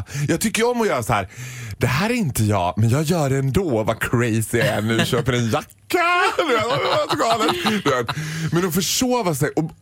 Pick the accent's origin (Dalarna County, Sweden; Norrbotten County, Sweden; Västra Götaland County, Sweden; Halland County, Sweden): Dalarna County, Sweden; Borlänge; jag är från Borlänge, jag vet inte vad en visp är.